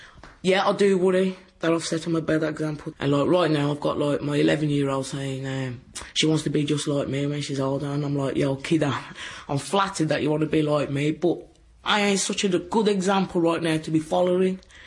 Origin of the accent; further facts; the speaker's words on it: Walsall, West Midlands, United Kingdom; Me, I'm from Walsall in the Midlands.